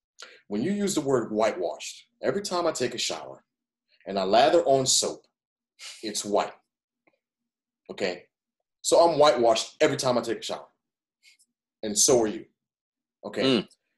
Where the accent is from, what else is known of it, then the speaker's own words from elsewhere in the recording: Thibodaux, Louisiana, United States; born there; I was born in Thibodaux, Louisiana, at Thibodaux Regional Hospital in America, which makes me an automatic citizen of this country.